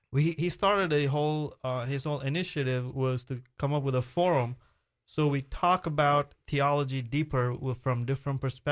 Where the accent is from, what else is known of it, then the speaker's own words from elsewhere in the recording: India; I'm from India. … So my last name is how you know I'm Indian.